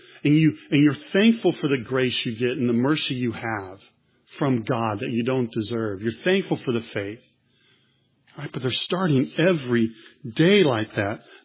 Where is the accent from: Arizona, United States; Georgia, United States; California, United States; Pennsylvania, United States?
California, United States; Growing up in California, I didn't see any Muslims.